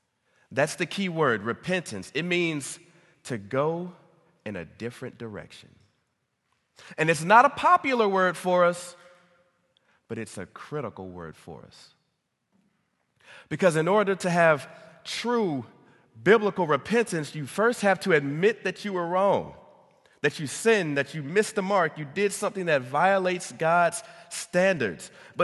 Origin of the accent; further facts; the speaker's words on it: Texas, United States; when I was growing up in Texas